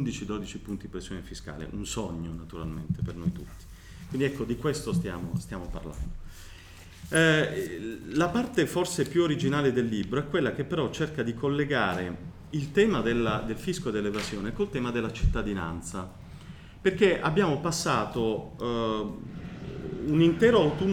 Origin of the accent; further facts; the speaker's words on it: Southern Italy, Italy; essendo Terrone, essendomi svegliato alle 5 e per di più in trasferta.